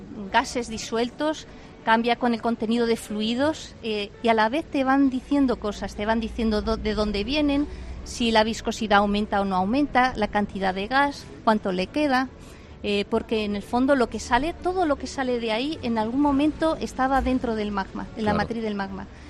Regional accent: Madrid, Community of Madrid, Spain; born there; Yo nací en Madrid.

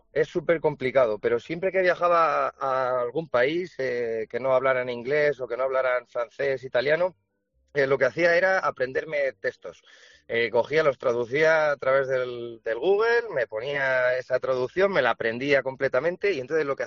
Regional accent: Cuenca, Castilla-La Mancha, Spain; now in India; si es que soy un español de Cuenca, ¿sabes? Que está aquí en India con un títere.

